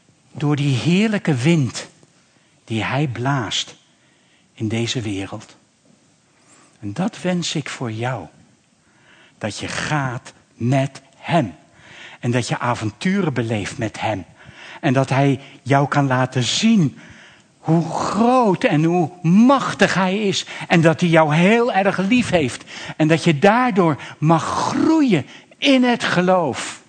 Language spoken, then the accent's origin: Dutch; Netherlands; Ja, ik ben een Nederlander. Ja, ik ben een vliegende Hollander.